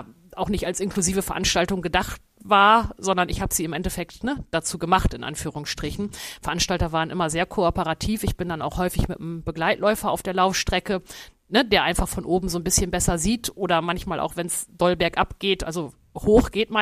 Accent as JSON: {"language": "German", "town": "Löningen", "region": "Lower Saxony", "country": "Germany", "said": "Rollstuhltennis kannte ich damals nicht, ne, in diesem kleinen Ort in Löning, wo ich herkomme."}